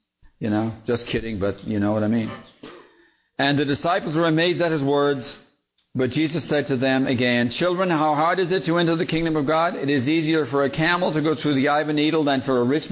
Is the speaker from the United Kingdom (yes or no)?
no; Ireland; moved away as an adult; I grew up in Ireland, you know, and I left my family, a very close family I have over there, left it all behind to come over here